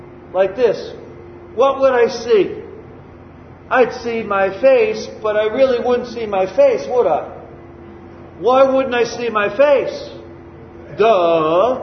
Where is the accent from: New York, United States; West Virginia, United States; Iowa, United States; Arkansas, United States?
New York, United States; you'd probably think I was going to rob you because I'm from New York.